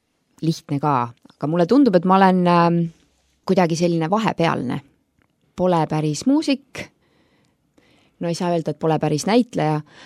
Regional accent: Tallinn, Harju County, Estonia; Ma olen sündinud, kasvanud Tallinnas, aga nagu me kõik või paljud meist, ega me oleme mingil ajal siia Tallinnasse jõudnud, ehk siis minu perel jõudsid Tallinnasse vanemad.

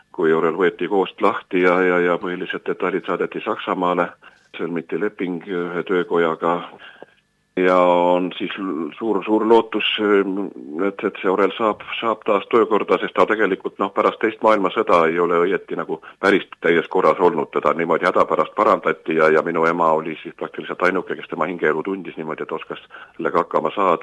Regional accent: Jõelähtme, Harju County, Estonia; Mina olen Jõelähtmest pärit, seal 1960. aastal sündinud Koogi külas. Ja … oli Jõelähtme kiriku organist

